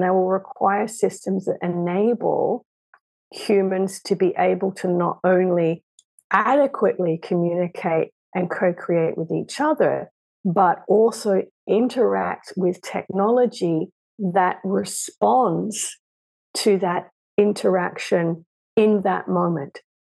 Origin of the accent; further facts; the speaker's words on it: Australia; maybe because I'm Australian and, you know, we're all about pioneers.